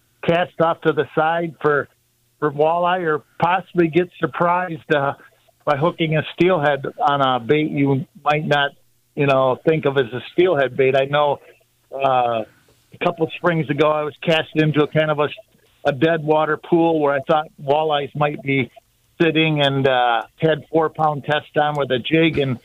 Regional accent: Saginaw, Michigan, United States; I know when I grew up in Saginaw, the river never froze because it was so polluted.

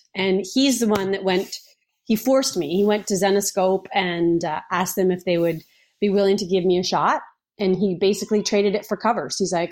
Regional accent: Belleville, Ontario, Canada; now in Windsor, Canada; I grew up in Belleville, Ontario, which is across from the lake from Syracuse kind of area. Mm-hmm. And but now I'm in Windsor, which is across from Detroit.

